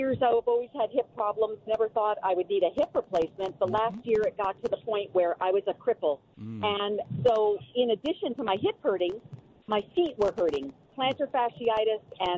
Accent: New Jersey, United States; I'm from New Jersey, and my father was a chef. I'm Greek

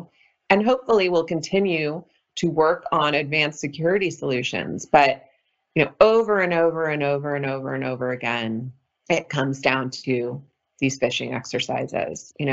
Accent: California, United States; And growing up in California, it's earthquake drills, and you do it when you're 5 years old.

